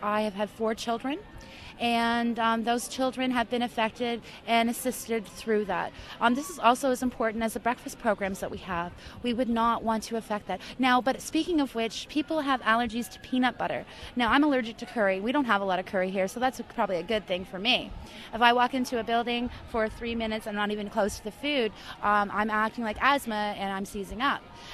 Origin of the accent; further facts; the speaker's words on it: Ontario, Canada; born there; I'm a 33-year-old woman. I was born in Ontario.